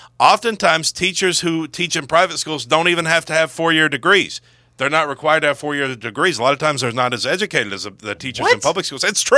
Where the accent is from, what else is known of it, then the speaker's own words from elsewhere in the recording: Arkansas, United States; The NASCAR driver Mark Martin's from my hometown.